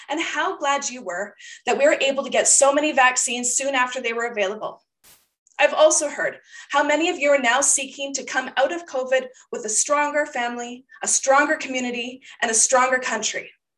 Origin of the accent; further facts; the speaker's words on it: Vernon, British Columbia, Canada; now in Salmon Arm, Canada; I was born and raised in Vernon, and I have lived here in Salmon Arm for 7 years.